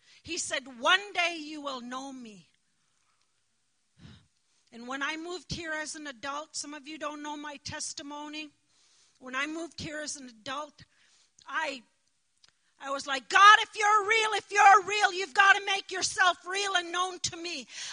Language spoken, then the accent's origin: English; Alaska, United States; It means the real land. I'm from Nustuyahak. I grew up in a village where Christianity missionaries were not allowed.